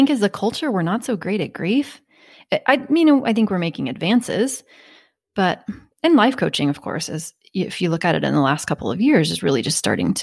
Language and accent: English; Kansas, United States; You know, I'm from Kansas, and I remember it took me a while to come out because